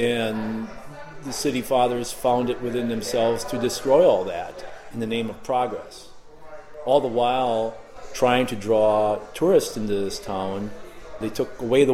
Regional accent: Winona, Minnesota, United States; also born or lived in Denver; I'm from Winona. People expect musicians to move around a lot, and I have.

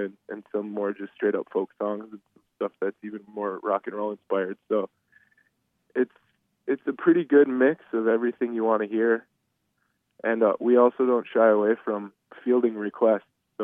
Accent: Hutchinson, Minnesota, United States; also born or lived in Duluth; I am not. No, I'm from Hutchinson, but I went to UMD. And then I took a few more years after that to explore Duluth and live there.

